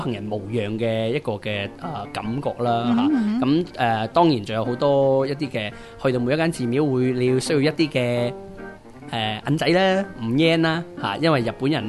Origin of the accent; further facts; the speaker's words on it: China; 我哋中国人就。白色是可能会做白事啦，